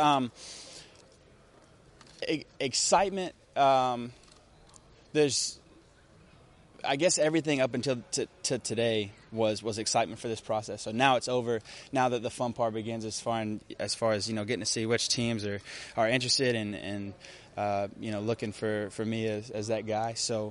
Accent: Texas, United States; Growing up in the Metroplex, all my friends are Cowboys fans

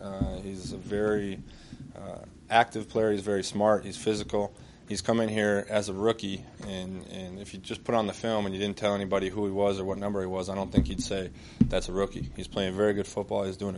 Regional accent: Wisconsin, United States; I grew up in Wisconsin, so I'm looking forward to this weekend's weather.

